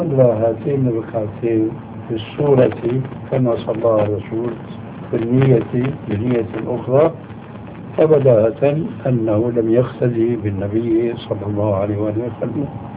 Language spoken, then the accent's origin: Arabic; Syria